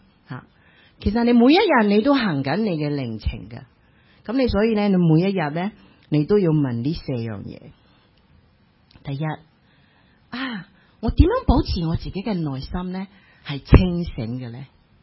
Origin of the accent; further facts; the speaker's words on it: Hong Kong; 我哋香港人好中意讲一句说话